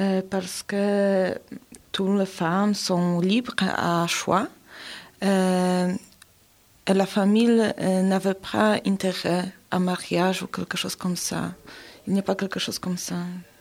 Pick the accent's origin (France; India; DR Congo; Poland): Poland; Wrocław, Lower Silesian Voivodeship; French is a second language; now in Belgium; je viens de Pologne, je suis étudiante d'Erasmus de Wrocław. Je suis ici 5 mois, c'est tout.